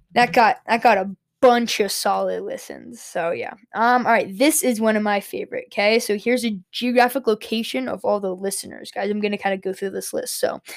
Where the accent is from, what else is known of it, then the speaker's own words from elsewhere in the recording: Colorado, United States; So most of the listens are from my home state of Colorado.